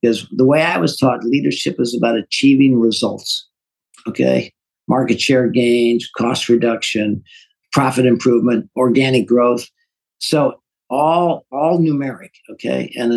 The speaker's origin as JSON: {"language": "English", "town": "St. Louis", "region": "Missouri", "country": "United States", "said": "I'm an accountant from North St. Louis, running manufacturing."}